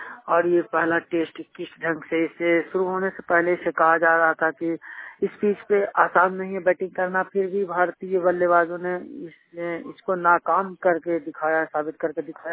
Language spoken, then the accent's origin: Hindi; Gaya, Bihar, India; मैं बिहार गया का रहने वाला हूँ।